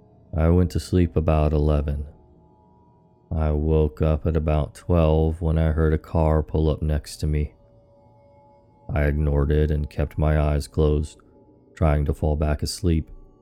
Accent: Florida, United States; moved away; I drove from where I grew up in Central Florida all the way into the middle of Arkansas, in its capital city of Little Rock.

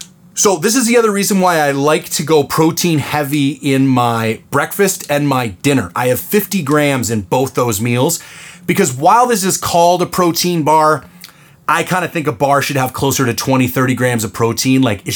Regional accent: Canada; It's the most practical and affordable option for me as a Canadian.

